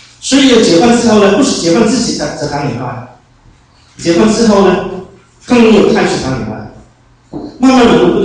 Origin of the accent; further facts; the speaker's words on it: China; now in United Kingdom; 好像我是中国人，但是为了主的缘故呢，我不把这当作英国人就也算了。当时结果还是学习一点的，我不是怎么样，可能来了英国时间比较长了